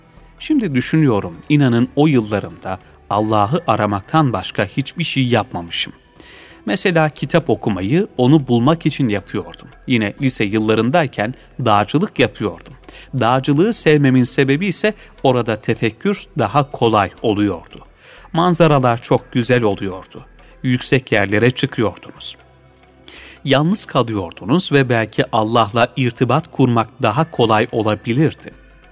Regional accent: Sicily, Italy; also born or lived in Rome; Yani Sicilya'da ben oralıyım.

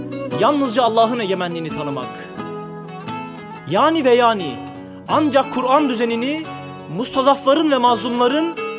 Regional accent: İzmit, Kocaeli, Turkey; born there; Ben de 91 İzmit doğumluyum.

